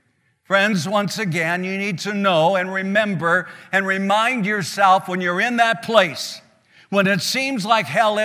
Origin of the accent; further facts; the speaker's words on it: the Dakotas, United States; It's called a hollow in our part of the country where I grew up in the Dakotas.